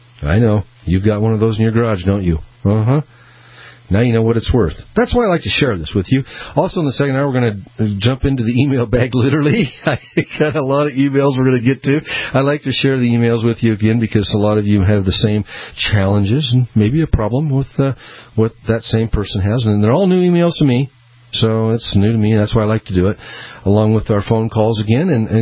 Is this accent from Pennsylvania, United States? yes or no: no; Boise, Idaho, United States; also born or lived in Peoria, Illinois; I was born in Peoria, Illinois, and moved to Boise way back when. So all of my life I've been living in Boise